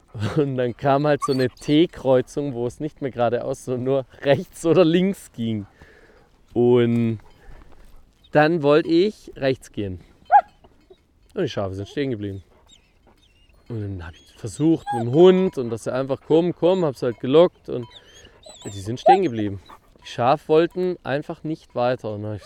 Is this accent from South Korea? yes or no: no; Baden-Württemberg, Germany; ich bin im Schwarzwald aufgewachsen